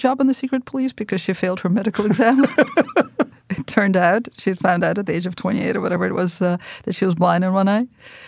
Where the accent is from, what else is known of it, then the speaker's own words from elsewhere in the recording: Moscow, Russia; So I was born in Moscow in 1967. I come from the intelligentsia. My grandmother lived in the Writers Union building, which is where I spent most of my childhood. And then when I went back to live in Moscow, I lived there as well.